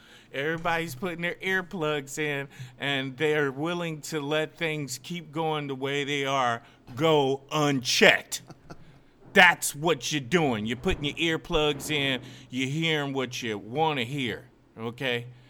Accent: Missouri, United States; I come from Missouri, and it's the show me state.

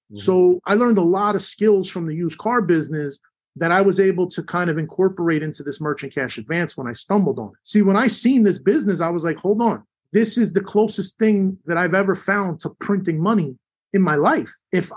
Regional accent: New Jersey, United States; yeah, I grew up in New Jersey, you know, single mother, me and my brother.

